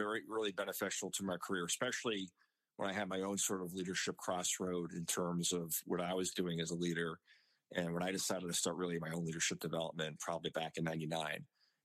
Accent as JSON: {"language": "English", "town": "New Rochelle", "region": "New York", "country": "United States", "tie": "born or raised there", "said": "I'm first-generation American. I have two younger sisters. Both my parents grew up in Europe. I was raised actually in New Rochelle and Larchmont, which are right outside of New York City."}